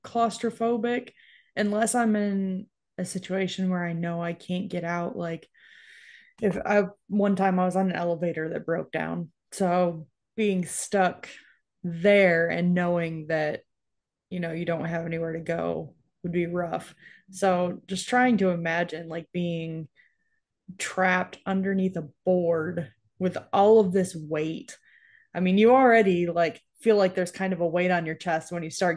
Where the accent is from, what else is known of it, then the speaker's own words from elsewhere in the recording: New York, United States; I mean, like I said, I grew up in New York, so you spend all winter playing in the snow